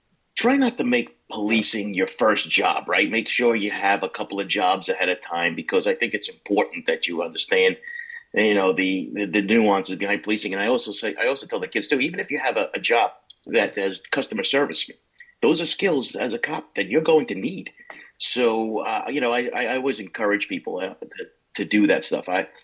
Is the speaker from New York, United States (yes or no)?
yes; Levittown, New York, United States; So I didn't spend any time in New York City as a kid, but I grew up on Long Island. We grew up in Levittown, and I went to the parochial school over there.